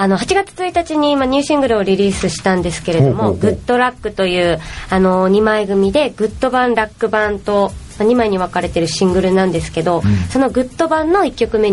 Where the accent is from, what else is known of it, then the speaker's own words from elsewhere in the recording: Okinawa, Japan; はい、そうです、沖縄出身です。